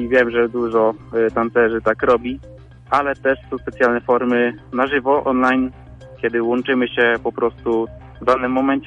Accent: Puławy, Lublin Voivodeship, Poland; now in Lublin, Poland; Pochodzę z Puław, ale uczę tutaj bądź też online.

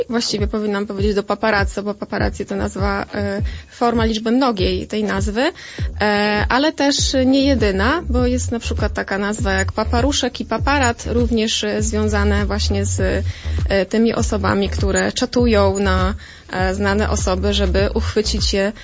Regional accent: Subcarpathian Voivodeship, Poland; now in Lublin, Poland; jeszcze jako uczennica nagrywałam audycję wraz z koleżanką w radiu regionalnym podkarpackim, bo nie pochodzę z Lublina.

